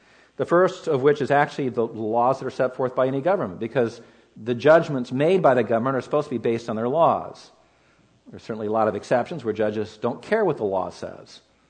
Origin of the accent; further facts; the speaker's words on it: California, United States; Most of you know my home state is California. I say that with shame.